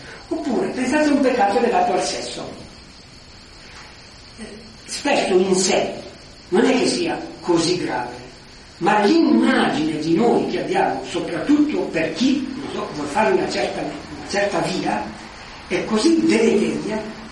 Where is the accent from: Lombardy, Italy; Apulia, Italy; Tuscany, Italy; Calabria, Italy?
Lombardy, Italy; Como; Mi ricordo nel nostro dialetto io sono di Como, no?